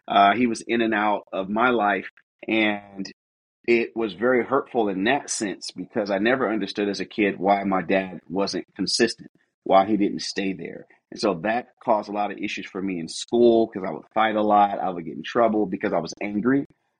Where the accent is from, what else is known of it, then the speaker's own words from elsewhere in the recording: Seattle, Washington, United States; So I was in Seattle, grew up a single parent household with my mom, living in basically the hood.